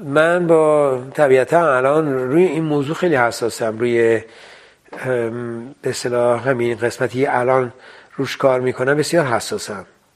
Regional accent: France; فرانسه برای من خیلی مهمه، به دلیل اینکه من دوره بچگیم اونجا بودم، خیلی از مسائل فرهنگیشون تو من رخنه کرده، میدونین، یعنی من گوشت و پوست و استخونم ایرانیه

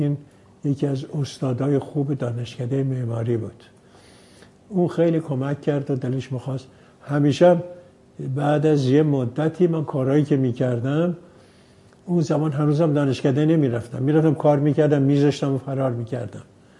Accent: Varamin, Tehran Province, Iran; born there; من 1312 13 شهریور توی ورامین دنیا آمدم. این جای است به نام پوینک.

